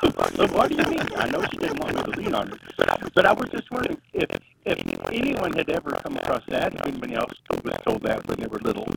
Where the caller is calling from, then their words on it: Abilene, Texas, United States; Abilene, Texas.